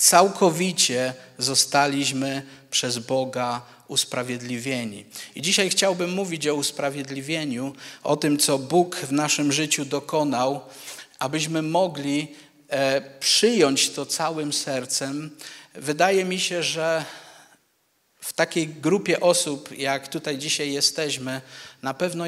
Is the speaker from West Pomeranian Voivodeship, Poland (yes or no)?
no; Goleszów, Silesian Voivodeship, Poland; also born or lived in Cieszyn / Germany; now in Ustroń, Poland; w Cieszynie się urodziłem. Pochodzę tutaj z Goleszowa. Wiele lat mieszkałem w Niemczech, ostatnie lata w Oświęcimiu, gdzie byłem pastorem przez 15 lat. Przekazałem zbór, teraz mieszkamy w Ustroniu i jesteśmy w zborze w Wiśle